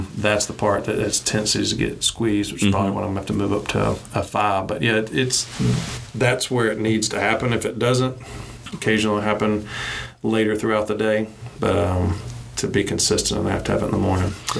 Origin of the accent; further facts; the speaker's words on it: the South, United States; You know, growing up in the South, particularly a small town, you know, you were taught don't air your dirty laundry and keep things close.